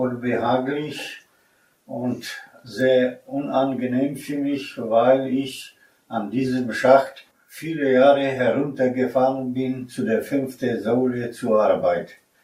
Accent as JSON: {"language": "German", "town": "Zabrze", "region": "Silesian Voivodeship", "country": "Poland", "tie": "born there", "said": "ich bin geboren in Oberschlesien, in Ort Klausberg. Das ist ein Ortsteil von Hindenburg. Und dort habe ich gearbeitet auf der Apfelgrube und auf der Castellengo-Grube."}